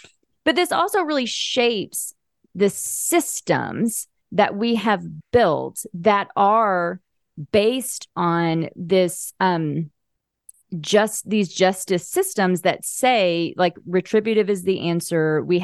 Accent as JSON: {"language": "English", "region": "the South", "country": "United States", "tie": "born or raised there", "said": "I'm in my 40s and I was raised in the Bible Belt, buckle of the Bible Belt."}